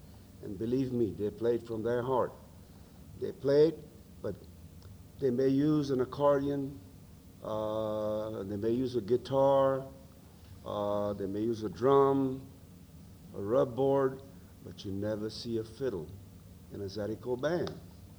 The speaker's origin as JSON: {"language": "English", "region": "Louisiana", "country": "United States", "said": "I'm a Cajun and I play this music. But then I think back and I think of the people that settled in my area in the southwestern part of Louisiana."}